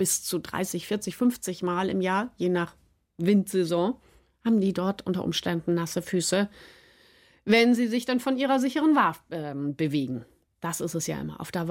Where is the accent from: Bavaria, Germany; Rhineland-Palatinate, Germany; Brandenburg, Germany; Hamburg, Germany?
Bavaria, Germany; Munich; now in Schleswig-Holstein, Germany; ich bin keine Bayerin, ich bin Münchnerin. Das ist ein großer Unterschied.